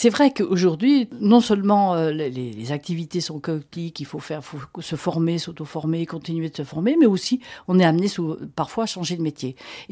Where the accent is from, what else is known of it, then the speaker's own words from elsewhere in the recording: Saint-Étienne, Auvergne-Rhône-Alpes, France; Je suis originaire de Saint-Étienne